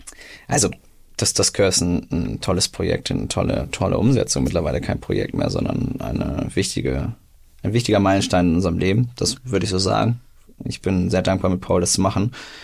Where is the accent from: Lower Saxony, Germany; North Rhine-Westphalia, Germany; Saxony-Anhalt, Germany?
Lower Saxony, Germany; born there; also born or lived in Mexico; Mein Papa ist Hamburger. Ich bin in Niedersachsen geboren. Mein Vorname ist Hebräisch und mein Nachname ist polnisch.